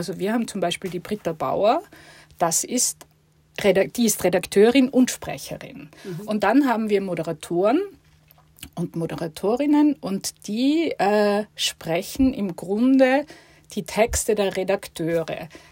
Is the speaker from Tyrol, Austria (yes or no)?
yes; Tyrol, Austria; Ich bin zwar in Tirol aufgewachsen, aber mein Vater war Deutscher, meine Mama kommt aus Wien und insofern wurde bei uns zu Hause Hochdeutsch gesprochen